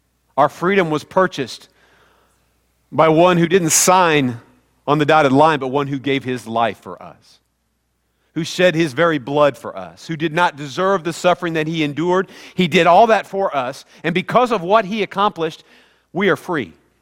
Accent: Midwest, United States; Now, I don't care about any of them because I'm from the Midwest, so you know who I like.

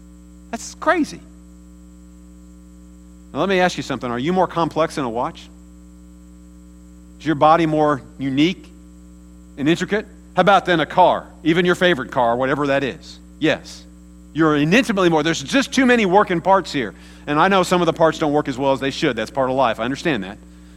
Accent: Kansas, United States; how did I end up with a family in Kansas when I was born in Kansas City that didn't have any money, that adopted me as a child?

